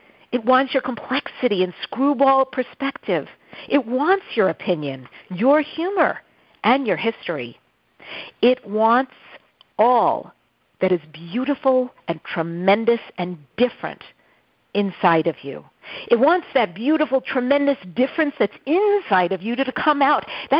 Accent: New York, United States; accent: New York; my New York accent is so out right now

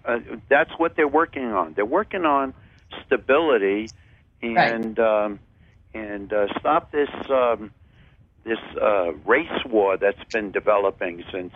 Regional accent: New York, United States; I come from Long Island, and I grew up on the Bay, South Shore Bay.

